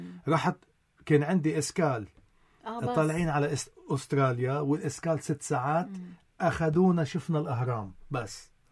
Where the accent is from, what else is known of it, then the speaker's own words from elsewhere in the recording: Lebanon; accent: Lebanese; نحن الغنية اللبنانية بيحبوا لكنتنا